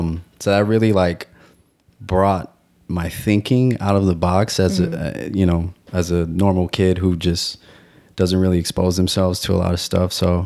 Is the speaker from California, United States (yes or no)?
yes; Los Angeles, California, United States; I grew up in LA, like the west side of LA, like Culver City area and stuff.